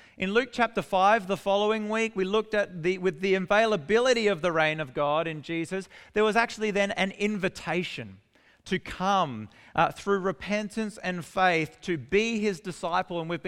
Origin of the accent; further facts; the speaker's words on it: South Australia, Australia; And I grew up in the Adelaide Hills.